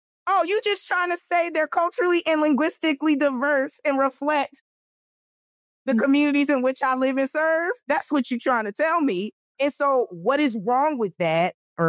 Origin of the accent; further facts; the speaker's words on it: New Jersey, United States; because I'm from Jersey, holla, but I do most of my work in Philadelphia.